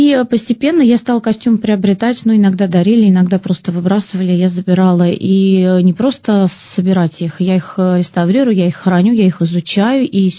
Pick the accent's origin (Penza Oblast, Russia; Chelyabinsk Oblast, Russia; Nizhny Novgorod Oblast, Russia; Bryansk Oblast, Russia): Penza Oblast, Russia; И я родом из Земеченского района, и мне бы хотелось, конечно, представить основной вот свой край Земеченский вот на этой выставке.